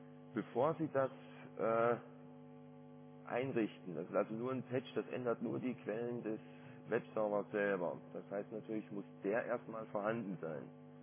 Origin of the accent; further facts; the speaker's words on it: Thuringia, Germany; Ich komme aus Thüringen.